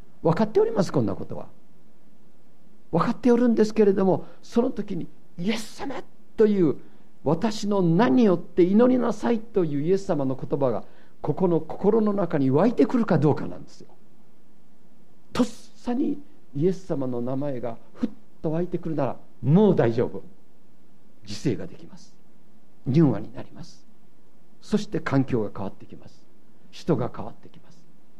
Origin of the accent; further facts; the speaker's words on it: Osaka, Japan; born there; 特に私のようにあの荒っぽい大阪で生まれたものでありますと、